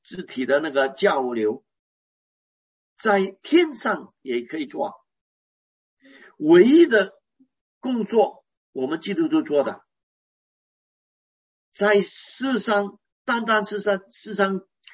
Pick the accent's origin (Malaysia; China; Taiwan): Malaysia; Chinese is a second language; 因为我不大会讲那个普通话，我讲的是客家话，我会讲粤语一点，福建话也会讲一点，因为我是土生土长的马来西亚华人。